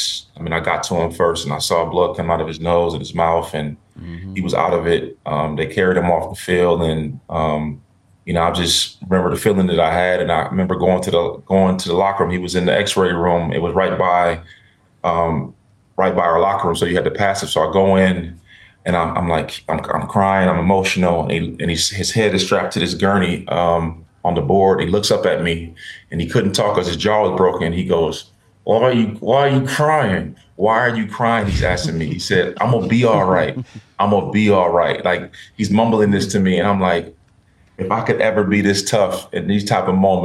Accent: Minnesota, United States; but I born and raised in Minnesota, still got a little Vikings love for me.

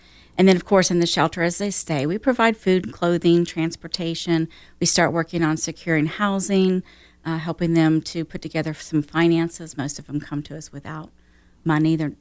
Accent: North Carolina, United States; also born or lived in Iowa; I was born in North Carolina, lived in Iowa a little bit, but North Carolina is really home for me. Been in Kernersville for about 23 years now.

